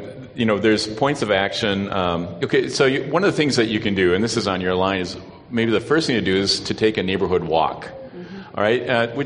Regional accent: Texas, United States; I'm from Texas. How would I know?

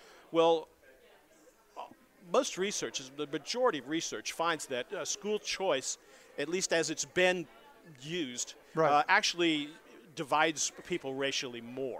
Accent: Texas, United States; You take my experience growing up in Texas. I came up, just to give everybody an idea of my age, I came up when the school system was racially integrated.

